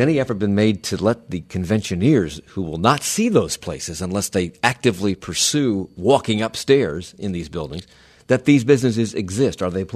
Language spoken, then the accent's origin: English; Washington, District of Columbia, United States; I grew up in Washington, and you know the Capitol building